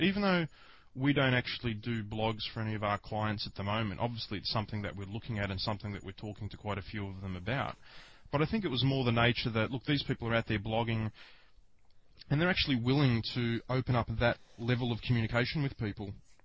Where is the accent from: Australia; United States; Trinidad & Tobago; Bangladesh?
Australia; I'm more Australian than Mick Doohan. How do you like that?